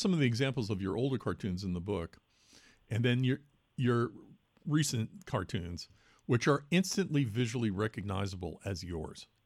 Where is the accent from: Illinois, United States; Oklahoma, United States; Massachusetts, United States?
Massachusetts, United States; The interesting thing for me growing up, I grew up outside of Boston and Cambridge and Watertown